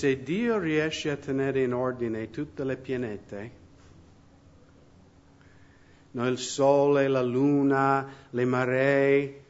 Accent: United States; E noi nell'Occidente, specialmente nel mio paese, Stati Uniti, stiamo diventando la generazione che non vuole prendere le proprie responsabilità.

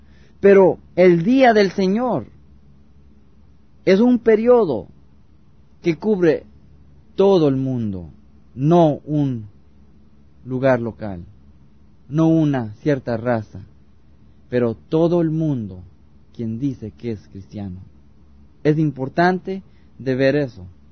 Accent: United States; nosotros como americanos tenemos la libertad de hacer lo que sea

